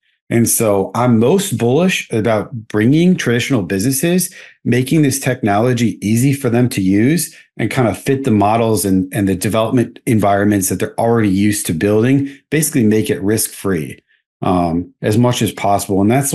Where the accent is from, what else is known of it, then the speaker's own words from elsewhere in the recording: United States; me being an American, I think, you know, so much of the tech ecosystem has been based in America.